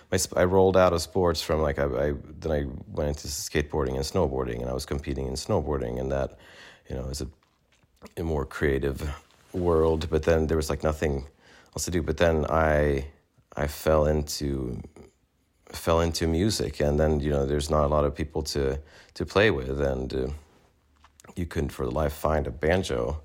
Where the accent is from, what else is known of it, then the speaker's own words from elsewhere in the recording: Sweden; growing up in Sweden, and I don't want to, Sweden is an amazing place to live.